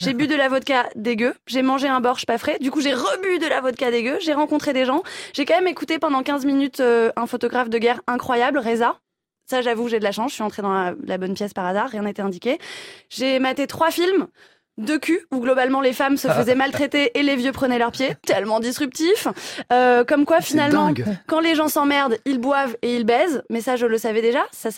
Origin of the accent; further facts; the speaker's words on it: Paris, Île-de-France, France; en tant que bonne parisienne et donc pigeonne